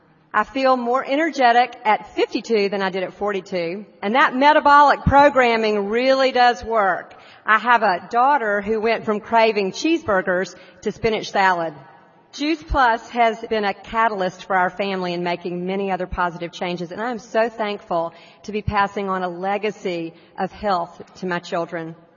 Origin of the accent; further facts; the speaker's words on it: Atlanta, Georgia, United States; from Atlanta, Georgia.